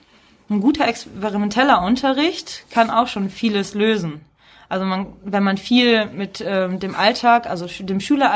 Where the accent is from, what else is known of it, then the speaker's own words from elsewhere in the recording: North Rhine-Westphalia, Germany; Ich bin auch aus dem Ruhrgebiet und wollte eigentlich auch gerne da bleiben.